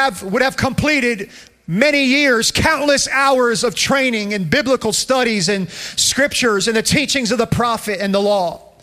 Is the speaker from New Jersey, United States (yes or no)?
yes; New Jersey, United States; But even, you know, I grew up in New Jersey, and over there it was, you know, the minute you open your mouth to try to witness somebody, I'm Catholic.